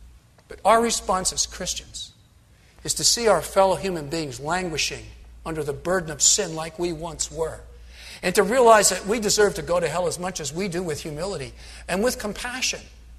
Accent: New Jersey, United States; since I was raised in New Jersey, the Constitution of the State of New Jersey

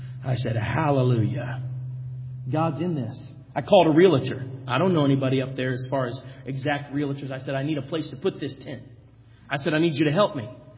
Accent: Minnesota, United States; Of course, Pastor Monty has told you that we grew up in Minnesota.

